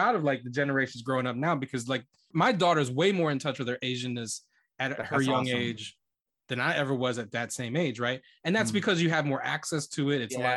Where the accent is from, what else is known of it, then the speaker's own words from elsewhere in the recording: Luray, Virginia, United States; Like, again, I grew up in a small town. I grew up in Luray, Virginia.